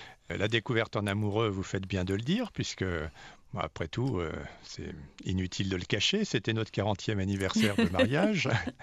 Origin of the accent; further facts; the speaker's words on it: France; born there; Et donc, moi, je suis né en France, évidemment.